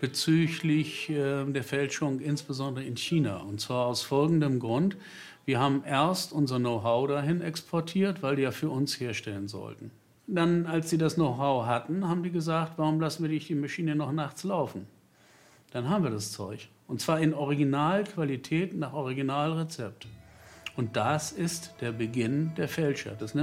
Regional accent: Northern Germany, Germany; Und ich als Norddeutscher bin nicht in der Lage, ein Wort in der Mitte zu betonen.

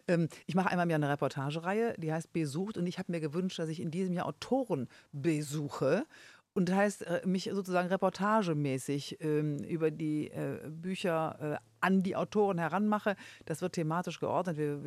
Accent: Rhineland, Germany; Ich bin Rheinländerin. Ich sage, man muss auf 5 Grad machen lassen. Jetzt bin ich 60.

